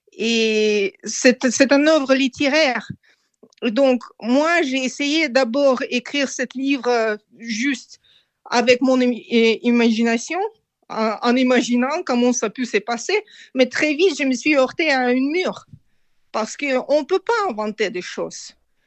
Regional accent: Almaty, Kazakhstan; j'ai grandi en Almaty, près des montagnes de Tian Shan, donc je suis habituée des montagnes.

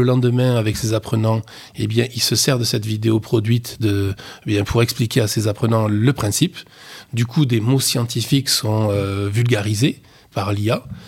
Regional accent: Castres, Occitanie, France; Et moi, je suis de Castres

